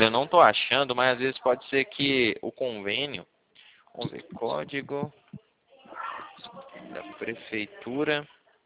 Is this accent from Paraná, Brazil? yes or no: yes; Cornélio Procópio, Paraná, Brazil; eu falo do Paraná, tá? Eu tô falando do Paraná. Eu sou de Cornélio Procópio.